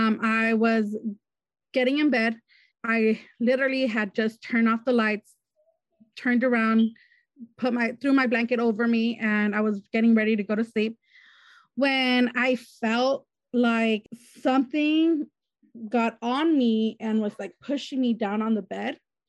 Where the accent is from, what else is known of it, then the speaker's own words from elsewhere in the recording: Wilmington, California, United States; I'm from Wilmington, California.